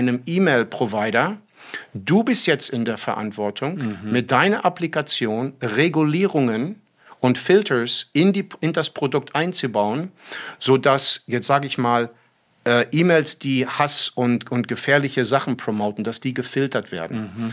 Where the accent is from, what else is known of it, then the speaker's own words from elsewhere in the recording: United States; German is a second language; als Amerikaner